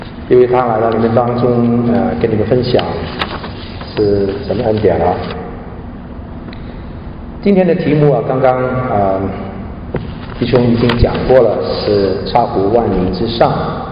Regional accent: China; 好像我是中国人，所以我不怕这样说啊。

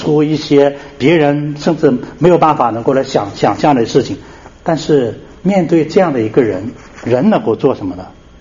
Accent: Shanxi, China; 因为刚才主席介绍我之后大家知道我是山西人，所以山西是产煤的大省

